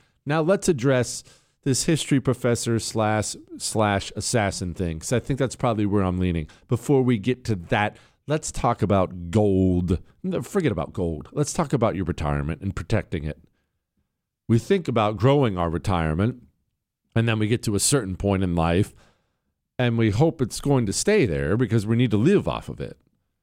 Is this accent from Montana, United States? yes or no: yes; Montana, United States; but I grew up in Montana, as you know. Rodeos are everywhere all the time.